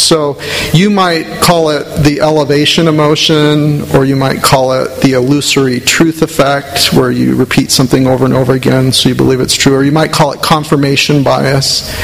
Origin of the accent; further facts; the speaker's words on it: Mesa, Arizona, United States; So my parents joined the church when I was 3 years old in the Phoenix area of Arizona. I grew up in East Mesa, Arizona.